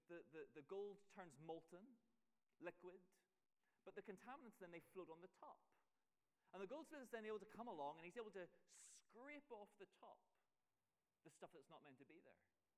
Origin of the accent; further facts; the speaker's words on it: Belfast, Northern Ireland, United Kingdom; I come from Belfast, and my hometown, maybe recently you've seen that we have an ability to start fires, usually in inappropriate places.